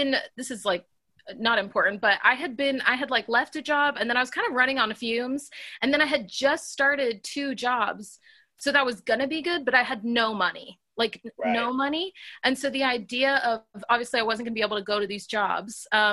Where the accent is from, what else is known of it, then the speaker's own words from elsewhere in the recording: North Carolina, United States; So my parents live, I grew up in North Carolina.